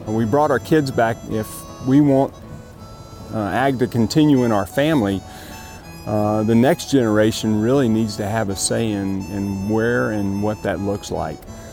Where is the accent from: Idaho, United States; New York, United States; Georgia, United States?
Georgia, United States; Well, originally I'm from Georgia and graduated from the University of Georgia.